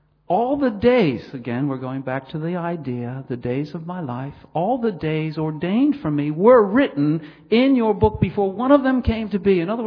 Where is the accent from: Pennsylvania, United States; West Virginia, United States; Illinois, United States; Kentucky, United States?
Pennsylvania, United States; Philadelphia; I come from Philadelphia. Soul City.